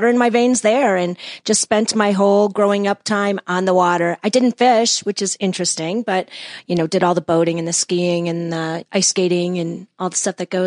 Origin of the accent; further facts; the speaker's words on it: West Bend, Wisconsin, United States; now in Chicago, United States; I was born and raised in West Bend, Wisconsin.